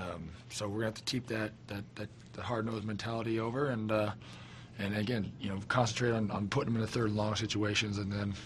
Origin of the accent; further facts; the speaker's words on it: California, United States; because I'm from the Bay Area